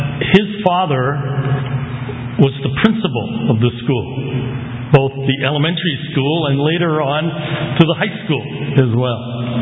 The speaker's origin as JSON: {"language": "English", "town": "Cambridge", "region": "Massachusetts", "country": "United States", "tie": "born or raised there", "also_born_or_lived": "Boston", "said": "I grew up in, I was born in Boston, and I grew up in Cambridge. My father had a laundry in Harvard Square, and I went to elementary school and high school in Cambridge."}